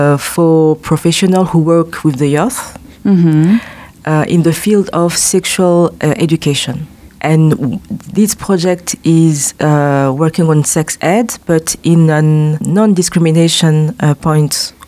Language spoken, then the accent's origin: English; Rwanda; now in Luxembourg; I'm originally from Rwanda. I'm a former refugee from Rwanda. Mm-hmm. I arrived in Luxembourg in 1998.